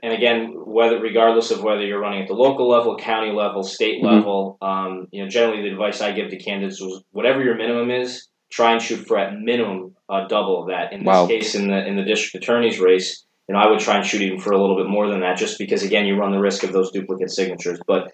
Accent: Malta, New York, United States; And in my hometown of Malta, we actually have a local race, receiver of taxes that we're doing this year.

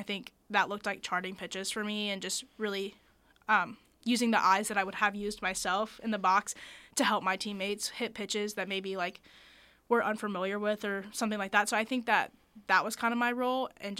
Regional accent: the South, United States; So obviously, I'm from the South.

